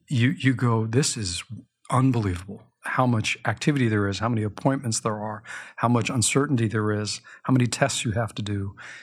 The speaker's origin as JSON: {"language": "English", "region": "California", "country": "United States", "tie": "born there", "said": "So I was born in Silicon Valley in 1965."}